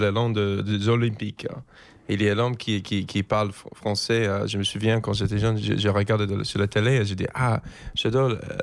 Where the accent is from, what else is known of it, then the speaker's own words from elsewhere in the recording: Philadelphia, Pennsylvania, United States; French is a second language; Je viens de Philadelphie, tu sais. Je ne viens pas à Hollywood. Hein. Et ma mère, sa famille vient d'Italie. Mon père, sa famille vient d'Irlande.